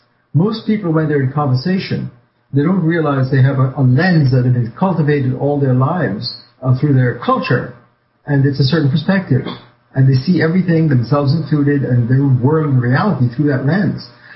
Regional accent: New York City, New York, United States; also born or lived in Trinidad and Tobago / Jamaica; I was born in Trinidad, family from India. I was born in Trinidad, moved to Jamaica, came to New York, and grew up in New York City as a young person.

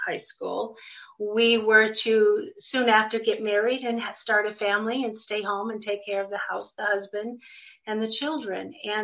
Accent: United States; But my story started out as a normal little girl growing up in the United States. I'm one of five children

